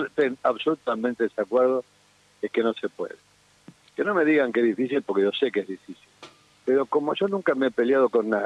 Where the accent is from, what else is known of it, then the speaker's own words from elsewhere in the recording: Argentina; Tienen que sentarse a dialogar como argentinos.